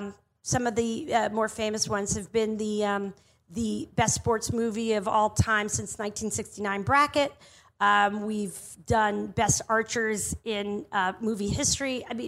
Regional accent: New Jersey, United States; Pizza bagel is what we call that, where I grew up in New Jersey.

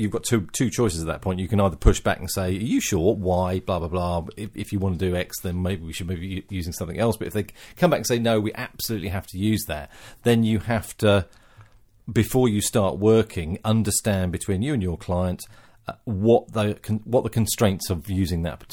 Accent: England, United Kingdom; I am an Englishman, therefore my glass is half empty.

